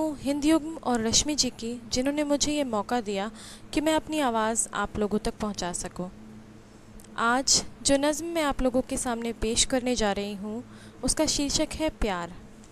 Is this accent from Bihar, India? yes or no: no; Delhi, India; मैं दिल्ली की रहने वाली हूँ